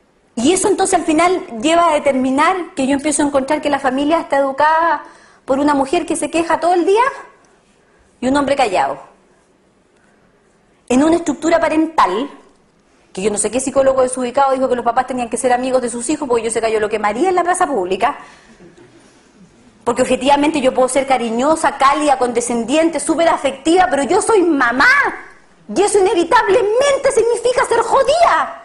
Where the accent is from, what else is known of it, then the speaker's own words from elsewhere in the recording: Temuco, Araucanía, Chile; born there; recuerdo con nostalgia a mis papás diciendo, cuando yo nací en Temuco, cuando íbamos de Temuco para el norte